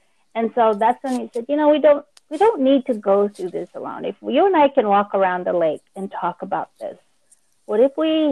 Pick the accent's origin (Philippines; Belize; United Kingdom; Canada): Philippines; now in Oakland, United States; I am a Filipina, and I live here in Oakland.